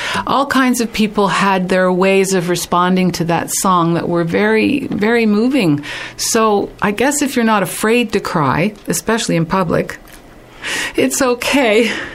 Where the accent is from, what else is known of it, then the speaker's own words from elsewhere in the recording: Brockville, Ontario, Canada; eventually I met someone in my hometown of Brockville